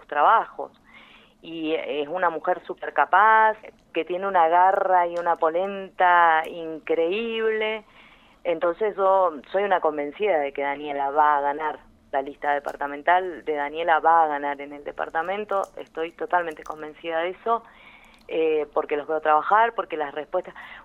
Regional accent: Malargüe, Mendoza, Argentina; les mando un abrazo enorme a todos los malargüinos, a mi pueblo amado, que obviamente siempre yo estoy con mi pensamiento en el sur de la provincia.

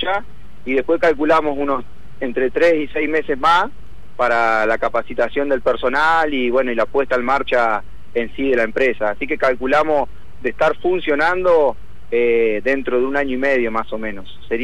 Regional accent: Concepción del Uruguay, Entre Ríos, Argentina; Si bien somos de Concepción del Uruguay, los socios

